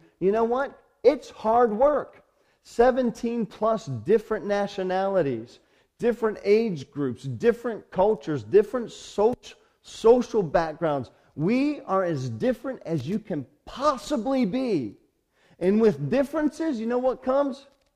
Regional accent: United States; I'm an American.

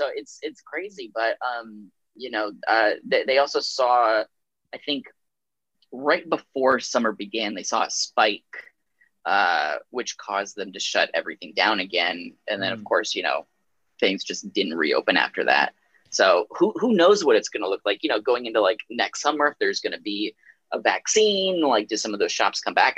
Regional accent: Virginia, United States; I grew up in Virginia. I grew up in Northern Virginia, about 30 minutes outside of DC.

